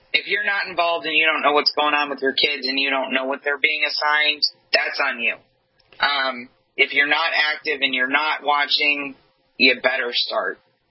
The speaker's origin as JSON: {"language": "English", "region": "New York", "country": "United States", "said": "Yeah, I'm from New York."}